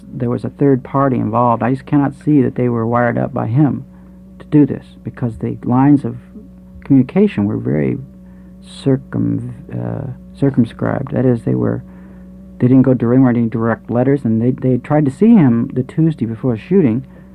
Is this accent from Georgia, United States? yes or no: no; Missouri, United States; now in New York, United States; I was a boy from Missouri. I came to New York like a religious adept, like somebody who would now join Hare Krishna